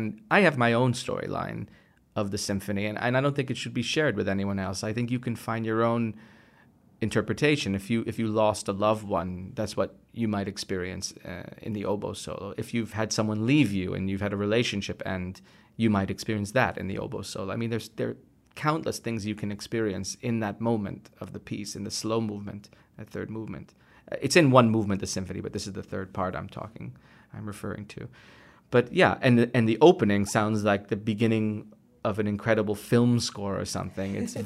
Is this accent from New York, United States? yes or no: yes; New York City, New York, United States; now in Lucerne, Switzerland; I grew up in New York City, and And I've been living in Lucerne for the last eight, nine years.